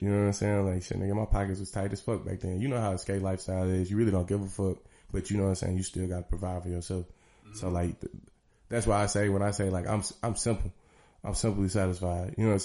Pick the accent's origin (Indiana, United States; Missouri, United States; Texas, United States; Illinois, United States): Missouri, United States; St. Louis; But, like, being in the South, nah, I'm from St. Louis, born and raised.